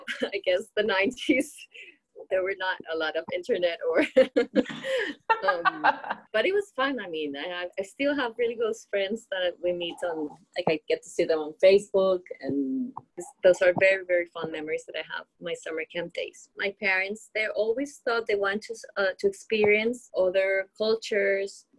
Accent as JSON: {"language": "English", "town": "Bogotá", "region": "Bogotá Capital District", "country": "Colombia", "tie": "born or raised there", "also_born_or_lived": "New York City / Washington, D.C. / Managua", "moved": "as an adult", "said": "So I'm Colombian. I grew up in Bogota all my life until I was 25. Then I've been around the world."}